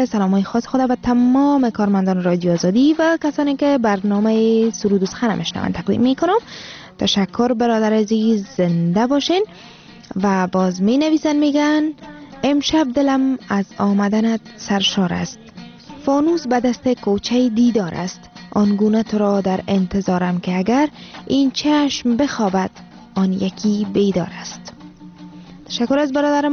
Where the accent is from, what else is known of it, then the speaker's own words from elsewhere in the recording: Afghanistan; ما افغان هستیم